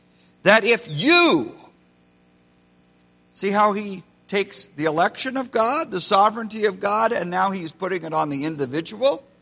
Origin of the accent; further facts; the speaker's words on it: Boardman, Oregon, United States; I grew up in Oregon. My high school days were in Boardman, Oregon.